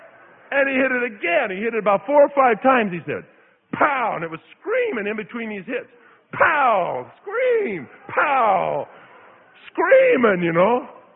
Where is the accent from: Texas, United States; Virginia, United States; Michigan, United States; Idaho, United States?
Idaho, United States; Now, I grew up in Idaho, and we saw badgers, and you kept a safe distance from badgers.